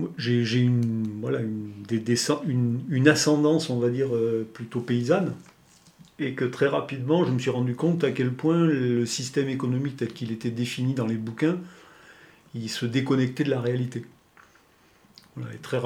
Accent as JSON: {"language": "French", "town": "Die", "region": "Auvergne-Rhône-Alpes", "country": "France", "tie": "born there", "also_born_or_lived": "Provence", "said": "moi je suis né à"}